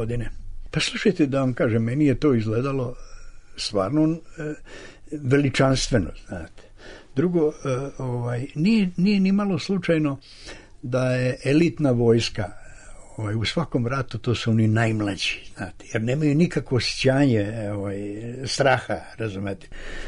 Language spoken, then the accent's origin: Serbian; Slovac, Kolubara District, Serbia; ja sam iz Slovca kod Valjeva, to je 70 km od Valjeva.